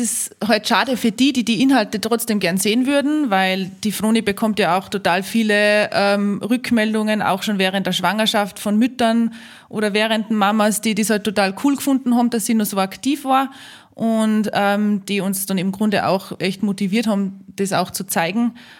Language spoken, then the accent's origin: German; Austria; eine Skitour, die bei uns in Österreich ist